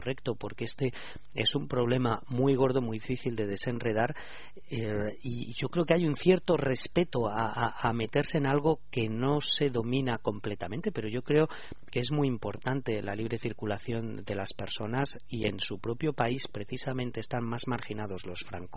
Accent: Spain; yo como español puedo votar en las elecciones en España

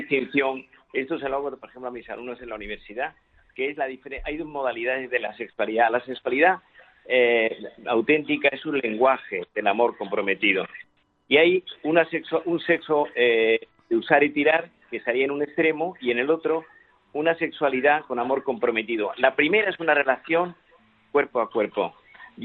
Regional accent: Andalusia, Spain; Yo soy andaluz y en Andalucía se decía, voy al de los nervios.

